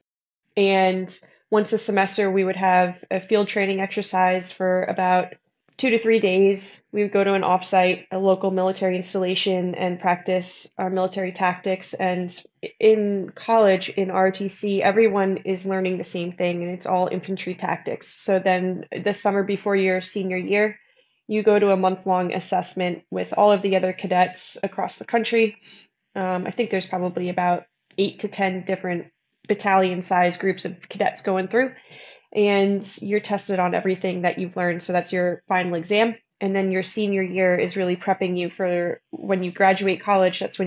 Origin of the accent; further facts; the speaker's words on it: New Jersey, United States; So I grew up in central New Jersey, northeast U.S., born and raised there. My dad grew up there. So I'm a Jersey girl